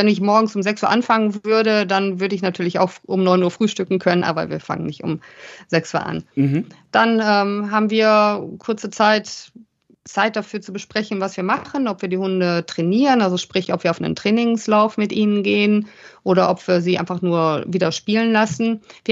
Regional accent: Essen, North Rhine-Westphalia, Germany; Ich bin aus Delwig. Ich bin in Delwig aufgewachsen.

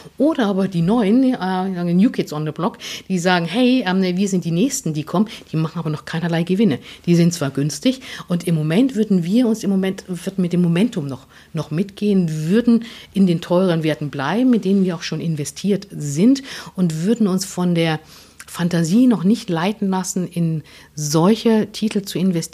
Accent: East Germany, Germany; ich bin natürlich noch in der DDR aufgewachsen

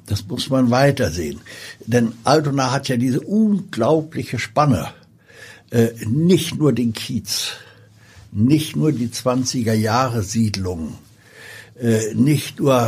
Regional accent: Gdańsk, Pomeranian Voivodeship, Poland; Und die erste ist natürlich, die mich geprägt hat, das war Danzig. Da bin ich buchstäblich im Hafen groß geworden, am alten Hafen.

